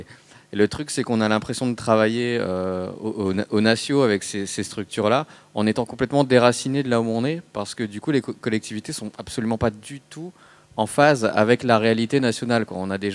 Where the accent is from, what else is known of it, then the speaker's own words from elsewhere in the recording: Strasbourg, Grand Est, France; moi je parle au départ pour l'Alsace, ensuite pour le Grand Est, parce que je viens de Strasbourg.